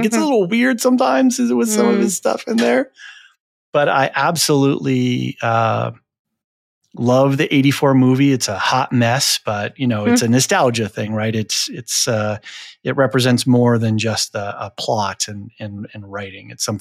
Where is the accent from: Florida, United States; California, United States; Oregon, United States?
Oregon, United States; Portland; I grew up in Portland, Oregon.